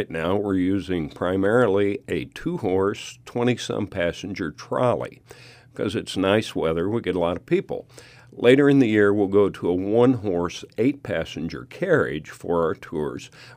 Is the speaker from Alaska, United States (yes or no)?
no; Kansas, United States; I grew up in Kansas, but I had relatives. One uncle owned a ranch in Texas